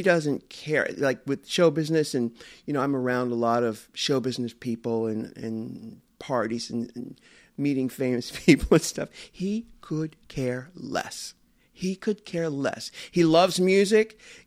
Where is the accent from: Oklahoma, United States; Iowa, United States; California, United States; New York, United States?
California, United States; San Diego; You know, I'm an American. Born and raised here, born in San Diego, by the way